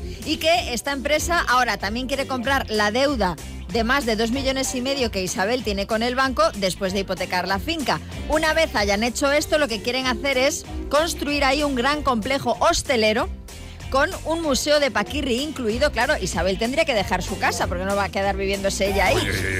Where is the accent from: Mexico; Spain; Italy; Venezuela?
Spain; Esplugues de Llobregat, Catalonia; que yo soy de Esplugas también.